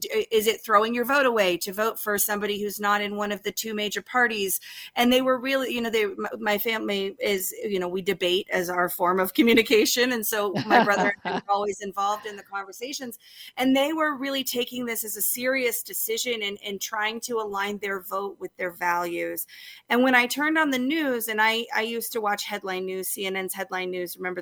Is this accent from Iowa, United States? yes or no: no; Atlanta, Georgia, United States; also born or lived in Utah / Colorado; I grew up in Atlanta, but I went to boarding school in Utah and then to college in Colorado.